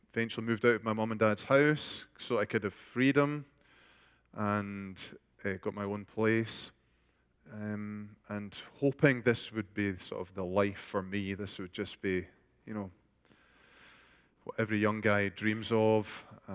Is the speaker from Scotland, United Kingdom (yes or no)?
yes; Glasgow, Scotland, United Kingdom; I was born in Glasgow, Scotland, and raised in a Christian home. Both my parents were converted to Christ in the Baptist church, so we were raised Baptists until I was about 11